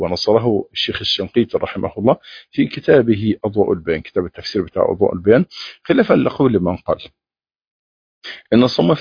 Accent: Egypt

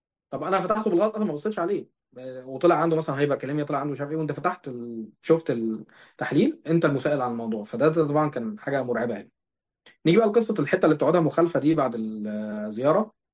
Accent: Egypt; والمشكله ان القضاء عندهم برضو بيطول زي عندنا في مصر يمكن برضو

